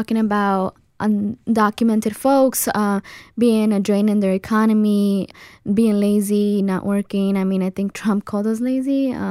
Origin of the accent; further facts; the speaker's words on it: New York, United States; also born or lived in Mexico; I was born in Mexico, and at the age of two, I migrated with my parents to New York. I'm 25 now, so I've been in the United States for a little bit over two decades. I've grown up here.